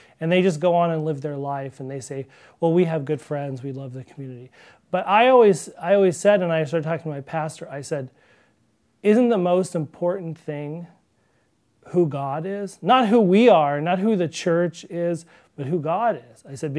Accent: Long Beach, California, United States; also born or lived in Berkeley; I was born in Berkeley, California in 1971. And my family moved when I was about 2 years old to Long Beach, California, which is near Los Angeles in Southern California. And that's where I grew up.

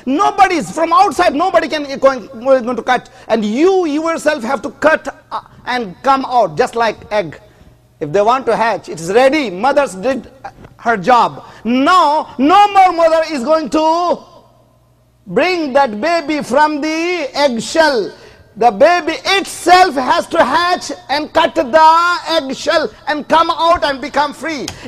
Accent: South India, India; In India, I am from South India, in Madras, in Bangalore

